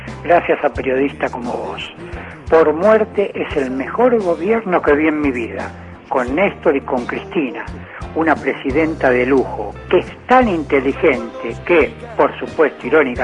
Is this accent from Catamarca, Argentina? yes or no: no; Villa Devoto, Buenos Aires, Argentina; de Devoto, con el corazón en Parque Chas. Un jubilado de 73 años